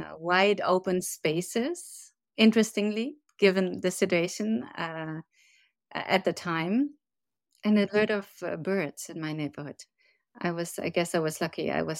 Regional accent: Berlin, Germany; growing up in West Berlin at the time, you know, that place still continues to be and feel like home.

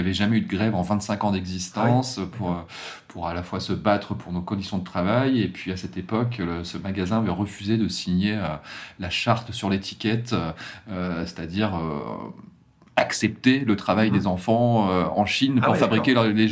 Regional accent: Hauts-de-France, France; Je viens du Pas-de-Calais, d'un petit village, c'est le village où oublié.

